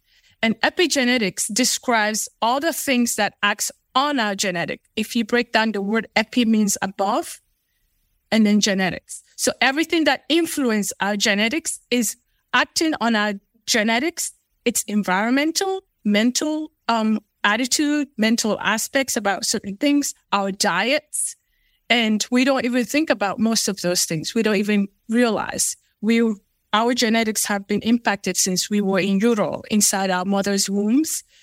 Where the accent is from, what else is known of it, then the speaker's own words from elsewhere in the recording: Sierra Leone; born there; So I was born in Sierra Leone, West Africa. So I am Fulani by nature.